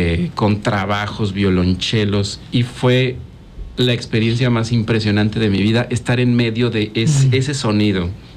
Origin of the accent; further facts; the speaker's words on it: Tehuixtla, Morelos, Mexico; also born or lived in Cuernavaca; Pero radiqué toda mi vida en el poblado de Tehuixtla, allá en el sur, casi pegados a Guerrero.